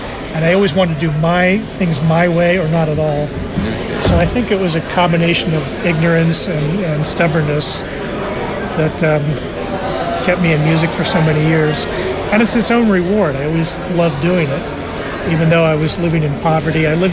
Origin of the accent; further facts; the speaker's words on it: Columbus, Ohio, United States; I grew up in Columbus, Ohio.